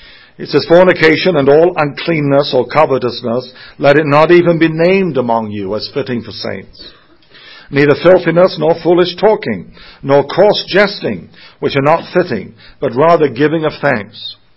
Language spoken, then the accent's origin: English; England, United Kingdom; now in United States; when I was growing up, Halloween was not even heard of when I grew up in England.